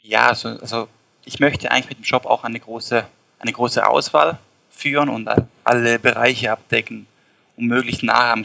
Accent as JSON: {"language": "German", "country": "Switzerland", "said": "Ich komme aus der Schweiz. Ich bin 20 Jahre alt"}